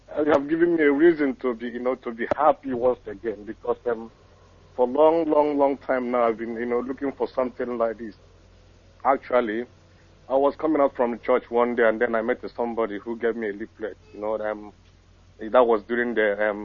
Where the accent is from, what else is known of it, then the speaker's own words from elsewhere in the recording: Umudinhe, Imo, Nigeria; I'm from Umudinhe village in our local government area of Imo State in Biafra land.